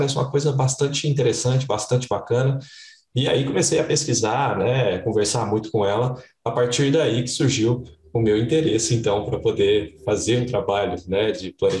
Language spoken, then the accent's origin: Portuguese; Uberlândia, Minas Gerais, Brazil; Eu sou de Uberlândia, Minas Gerais